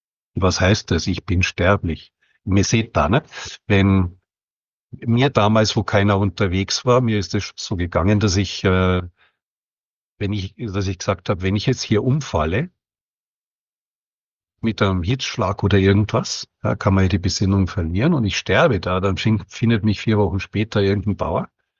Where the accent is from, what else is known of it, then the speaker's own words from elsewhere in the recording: Bavaria, Germany; Ich komme aus Bayern